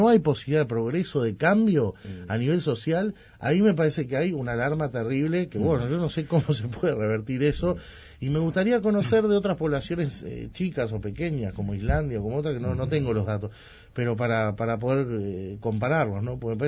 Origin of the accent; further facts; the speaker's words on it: Uruguay; Entonces ahí sí tenemos que interpelarnos como uruguayos